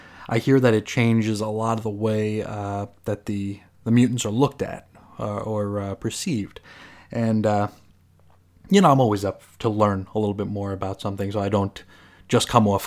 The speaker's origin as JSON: {"language": "English", "region": "New York", "country": "United States", "tie": "born or raised there", "said": "because I grew up in Brooklyn, Staten Island, and Long Island."}